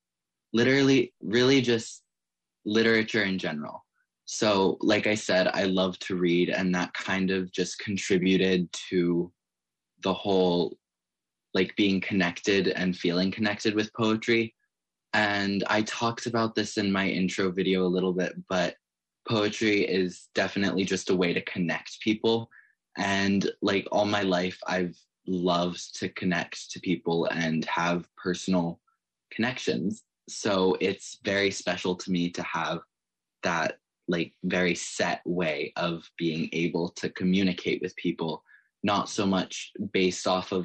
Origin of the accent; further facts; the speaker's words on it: Big Delta, Alaska, United States; I'm Mexican American. My dad's Mexican. So I grew up in a small, like very tight knit place in Big Delta, Alaska. I go to a small school.